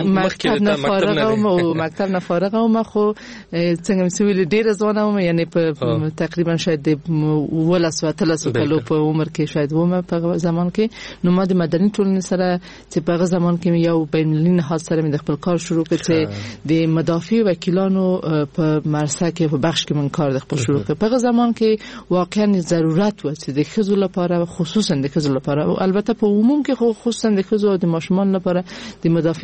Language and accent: Pashto; Kabul, Afghanistan; ما د کابل اوسیدونکې، ما په کابل کې زیږیدلې، ما اکثره عمر مې ټول عمر مې یعنی په افغانستان کې په کابل کې تیر کړی دی.